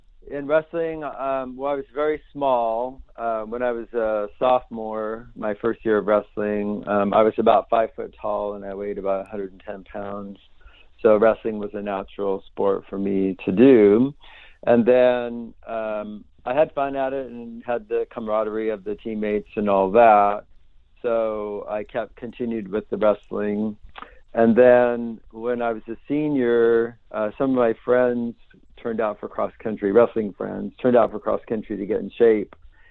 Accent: Oregon, United States; also born or lived in Portland / Eugene; When I was five, then we moved from Portland, Oregon to Eugene, Oregon. And then there, of course, I have a memory of everything, and we moved multiple times and through multiple parishes.

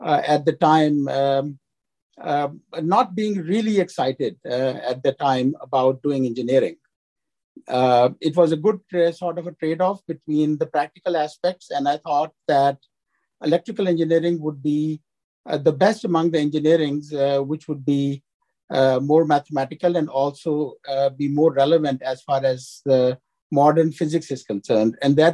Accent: Lahore, Punjab, Pakistan; I was born and raised in Pakistan. City. It is a fairly big city. It's Lahore, with the population now currently between 10 and 15 million people. I grew up in a typical middle class family.

